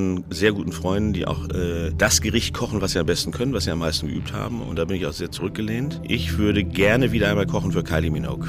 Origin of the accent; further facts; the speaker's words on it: North Rhine-Westphalia, Germany; Ich komme aus Ostwestfalen, da wo die ganzen Holzwürmer wohnen.